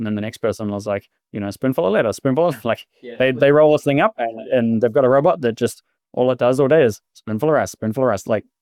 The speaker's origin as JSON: {"language": "English", "town": "Te Puke", "region": "Bay of Plenty", "country": "New Zealand", "tie": "born or raised there", "said": "I grew up in Te Puke, which is, you know, obviously kiwifruit capital of New Zealand represent."}